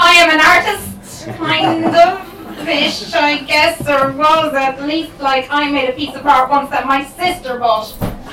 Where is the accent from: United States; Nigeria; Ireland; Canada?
Ireland; County Mayo; also born or lived in Cork; I am originally from Mayo and lived in Cork, West Cork, 17 years